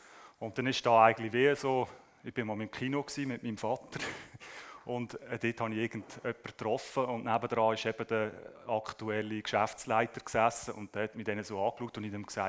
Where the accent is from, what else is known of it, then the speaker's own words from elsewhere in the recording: Leutwil, Aargau, Switzerland; also ich bin ja in Leutwil aufgewachsen